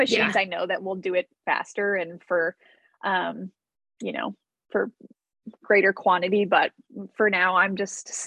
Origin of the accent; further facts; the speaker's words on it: Virginia, United States; And I grew up in Virginia, so I was very close to DC.